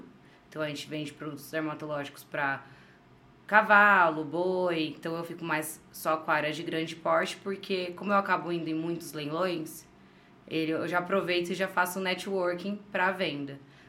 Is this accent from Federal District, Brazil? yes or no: no; Indaiatuba, São Paulo, Brazil; also born or lived in Campinas; Eu nasci em Campinas, mas eu só nasci e vim pra cá, pra Indaiatuba.